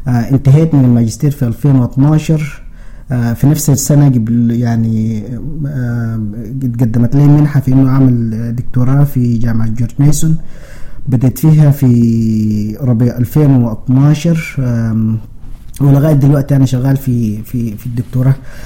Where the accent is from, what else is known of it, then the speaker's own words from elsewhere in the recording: Sudan; moved away as an adult; also born or lived in Uganda / Kenya / Rwanda; now in United States; ومنها طلعت من السودان في 2006، وجيت يعني جيت أمريكا هنا، رجعت قعدت في الإغليم يعني في أوغندا، في كينيا، في رواندا.